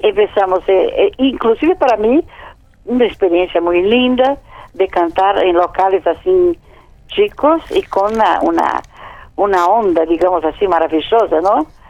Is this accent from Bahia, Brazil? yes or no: yes; Salvador, Bahia, Brazil; Spanish is a second language; Yo todavía seguí en Bahía, mi tierra, ¿no?